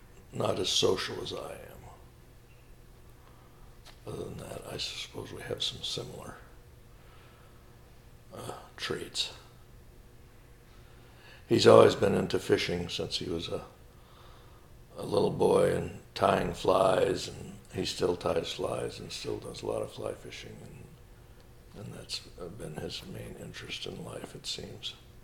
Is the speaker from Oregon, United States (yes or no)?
no; Wyoming, United States; And I had a great childhood growing up in Yellowstone.